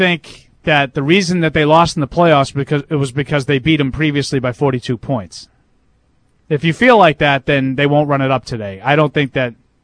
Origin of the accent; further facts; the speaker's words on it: Everett, United States; this is basically every conversation I ever had from age 14 to about age 18 growing up in Everett.